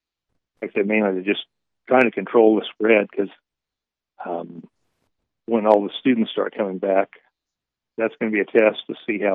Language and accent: English; Topeka, Kansas, United States; I'm a lifetime Kansas resident. I was born and raised in Topeka, but I came to Manhattan to go to K-State and enjoyed it there, got married, had kids there, lived there for 19 years.